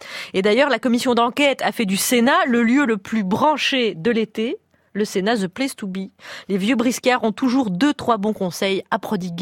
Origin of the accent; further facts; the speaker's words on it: Belgium; Parce que nous, en tant que Belges